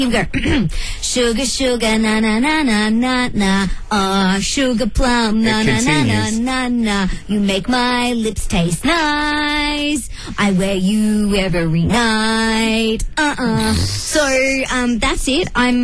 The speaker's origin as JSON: {"language": "English", "town": "Newcastle", "region": "North East England", "country": "United Kingdom", "said": "I'm from the Novos in Newcastle."}